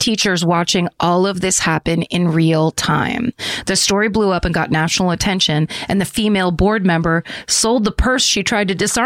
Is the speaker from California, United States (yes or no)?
no; Panama City, Florida, United States; it reminded me of a shooting that happened in my hometown that same year. Clay Ellen Duke, whose wife was a teacher and had recently been fired, attended a school board meeting in Panama City, Florida